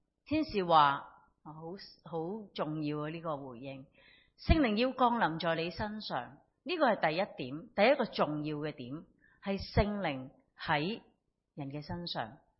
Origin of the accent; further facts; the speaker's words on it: Hong Kong; 我哋嘅香港有好多好嘢嘅，而且我哋香港人有好多好嘅质素嘅。